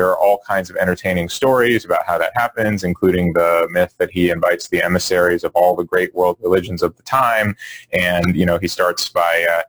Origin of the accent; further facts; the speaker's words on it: United States; Because I remember as an American student when I first learned about this phenomenon